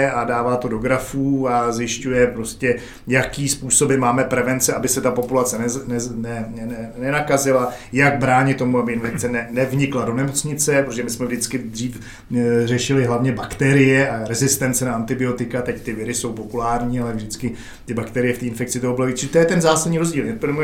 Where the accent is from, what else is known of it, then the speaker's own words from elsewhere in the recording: Prague, Czechia; also born or lived in United States; jako jak jsem Pražák, já jsem opravdu takový ten línej, jako prostě trošku jako s bohemskými sklony, prostě Pražák